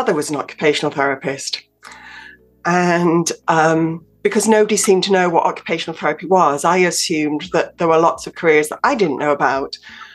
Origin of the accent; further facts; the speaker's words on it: Scarborough, Yorkshire and the Humber, United Kingdom; My mum rang me up one day and said, there's a sponsorship going in my hometown of Scarborough.